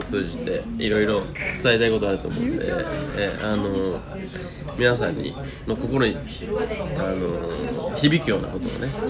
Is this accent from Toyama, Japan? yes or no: yes; Toyama, Japan; ってところに所属したんですけど、